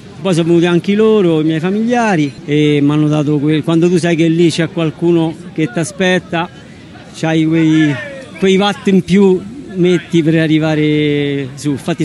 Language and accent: Italian; Anzio, Lazio, Italy; Io sono di Anzio e ho 58 anni.